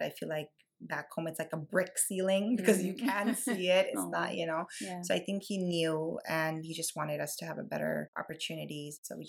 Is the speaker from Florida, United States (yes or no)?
no; Minnesota, United States; also born or lived in Pakistan; So I was born in Pakistan, and I think I was about maybe 9 when I came here straight to Minnesota. We had family here